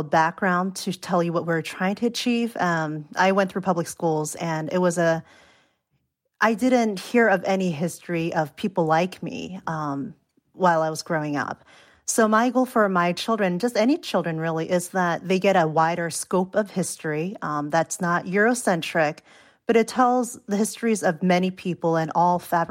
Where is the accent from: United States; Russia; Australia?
United States; I had guilt because I am Korean American, you know, so I don't know how that can be prevented.